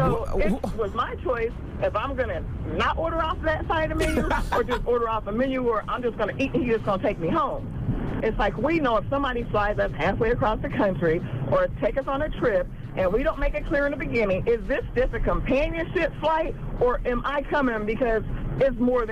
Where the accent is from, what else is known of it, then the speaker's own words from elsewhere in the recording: Dayton, Ohio, United States; I'm kind of from Dayton, Ohio.